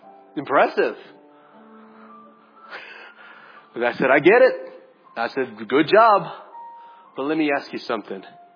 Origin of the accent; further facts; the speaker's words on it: Hawaii, United States; There's a saying in Hawaii that we always have for us local boys, boys that have been born and raised in Hawaii.